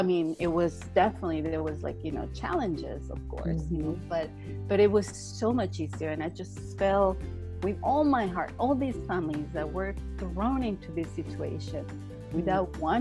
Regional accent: Mexico City, Mexico; I was born and raised in Mexico City.

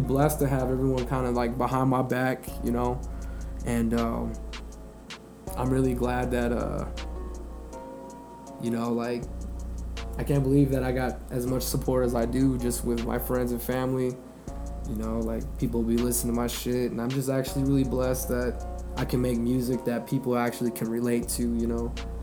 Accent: Flagstaff, Arizona, United States; a lot of my friends from my hometown of Flagstaff really fuck with me.

